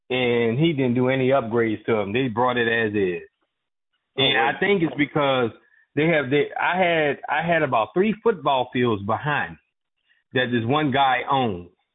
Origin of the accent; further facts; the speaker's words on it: New Orleans, Louisiana, United States; That's home, bro. And I'm from New Orleans. I ain't from Louisiana. I'm from New Orleans, bro.